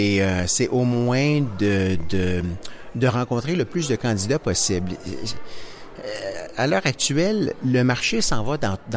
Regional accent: Montreal, Quebec, Canada; now in Toronto, Canada; Moi, je suis bien passé par ici quand je suis déménagé à Toronto pour la première fois il y a une quinzaine d'années. Je venais de Montréal

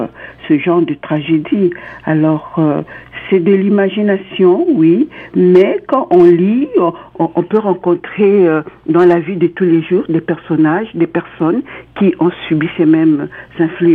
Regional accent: Republic of the Congo; au Congo-Brazzaville, parce que je viens du Congo-Brazzaville

